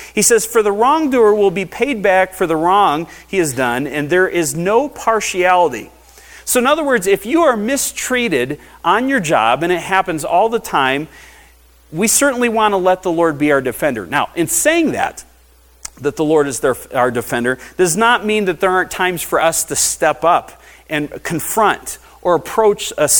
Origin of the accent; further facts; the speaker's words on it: Sault Ste. Marie, Michigan, United States; I grew up in Sault Ste. Marie, Michigan, or at least I was born there for the first 5 years of my life, and that's in the Upper Peninsula of Michigan, right along the Canadian border.